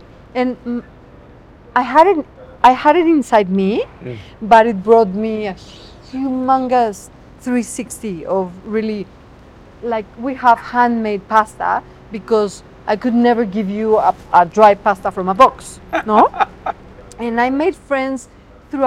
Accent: Mexico; also born or lived in Vancouver, Canada; So I grew up in Mexico, lived my whole life in Mexico, but always hungry for travel.

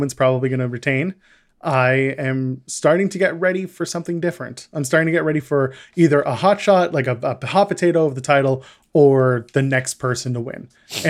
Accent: Canada; For those who don't know, I am Canadian.

